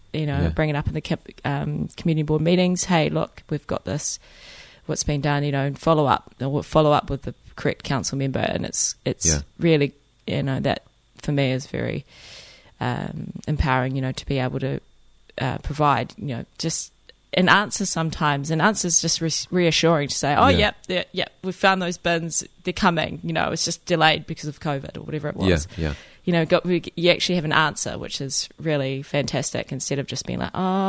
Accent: Queenstown, Otago, New Zealand; also born or lived in England; now in Raglan, New Zealand; I grew up in Queenstown. I was born in England, actually, but I grew up in Queenstown, but my whole whānau are from the East Cape, my mum on the Māori side.

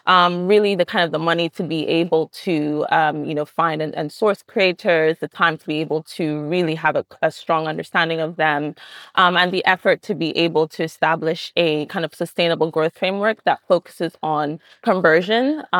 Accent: Nigeria; also born or lived in United States; So my background, I'm Nigerian, but spent a lot of time in the US, specifically in the media world, as well as advertising world.

